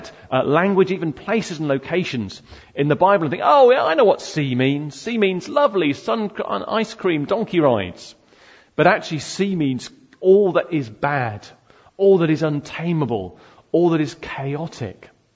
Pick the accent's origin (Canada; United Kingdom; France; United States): United Kingdom; as British people, we tend not to talk about it.